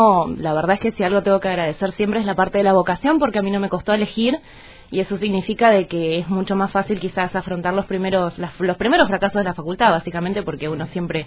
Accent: Río Grande, Tierra del Fuego, Argentina; Soy fueguina, soy nacida y criada acá en Río Grande.

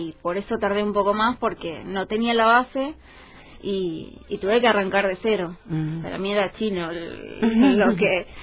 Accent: Tierra del Fuego, Argentina; Sí, yo soy fueguina, sí.

